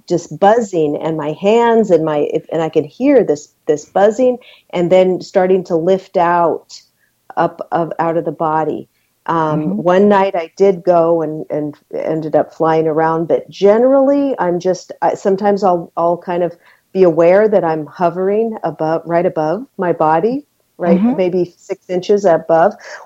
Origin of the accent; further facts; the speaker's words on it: Seattle, Washington, United States; I remember as a kid, maybe 8, 9, 10 years old, I grew up in Seattle, Washington, and the only time it'd really be warm is in the summer.